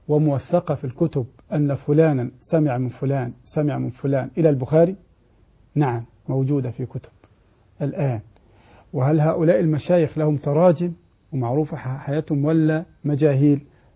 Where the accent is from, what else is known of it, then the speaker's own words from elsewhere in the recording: Kafr El Sheikh, Kafr El Sheikh Governorate, Egypt; عندنا في كفر الشيخ في مسجد الفتح